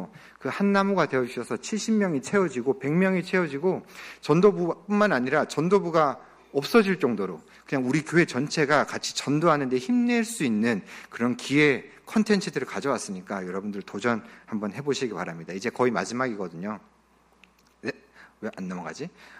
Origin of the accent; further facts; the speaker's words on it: Pohang, North Gyeongsang, South Korea; 포항 출신이고 해병대 나오면 수영을 뭐 죽지 않을 만큼은 하지만 잘하진 않거든요.